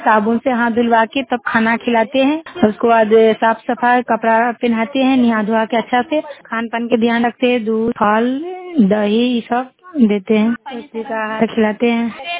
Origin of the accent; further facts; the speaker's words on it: Akbarpur, Bihar, India; जीपका से बोल रही हूँ। अकबरपुर के रहने वाली हूँ, मुसहरी प्रखंड की हूँ।